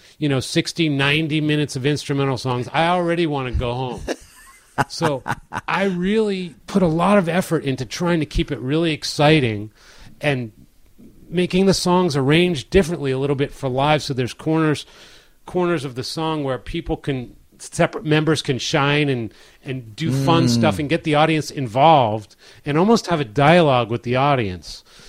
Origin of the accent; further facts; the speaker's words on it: Baltimore, Maryland, United States; I'm playing my hometown, Baltimore, Maryland.